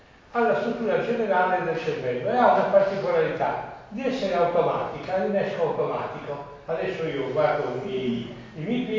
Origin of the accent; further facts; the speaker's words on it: Sassari, Sardinia, Italy; born there; posso raccontare che sono nato a Sassari ed è vero.